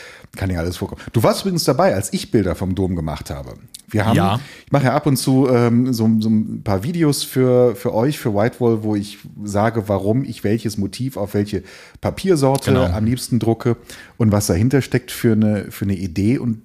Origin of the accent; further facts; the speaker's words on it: Cologne, North Rhine-Westphalia, Germany; born there; Ich bin geborener Kölner